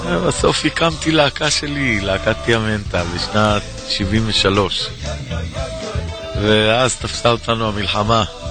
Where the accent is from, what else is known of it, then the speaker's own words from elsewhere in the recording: Jerusalem, Jerusalem District, Israel; האמת היא שאני לא רק שישראלי, גם ירושלמי.